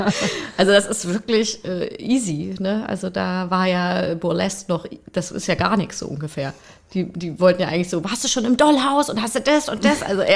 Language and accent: German; Freiburg im Breisgau, Baden-Württemberg, Germany; wenn ich in meine Heimat fahre. Zum Beispiel bin ich halt nicht im Osten sozusagen groß geworden, sondern in Freiburg im Breisgau.